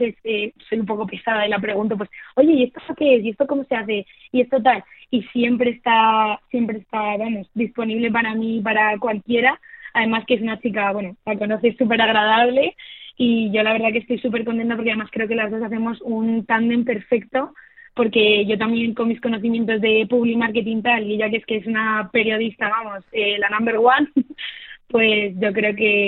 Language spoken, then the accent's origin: Spanish; Madrid, Community of Madrid, Spain; Yo soy de Madrid, pero mis abuelos eran de Peñafiel, que no sé si sabéis, es un pueblito que está en Valladolid.